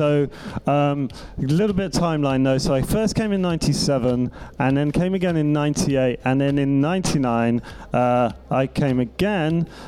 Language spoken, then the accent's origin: English; London, United Kingdom; I came from London, England, which is where our family's from.